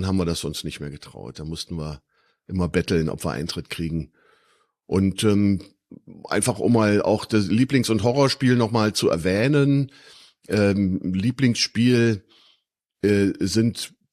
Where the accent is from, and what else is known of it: Berlin, Germany; born there; now in Schönwalde, Germany